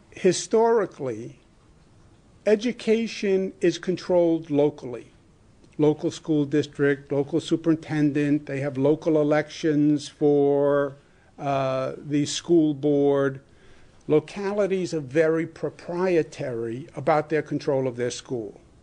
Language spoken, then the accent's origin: English; Queens, New York, United States; Just because Hollis, Queens has a high infection rate, it's my hometown, I can say it, doesn't mean all of Queens has to close down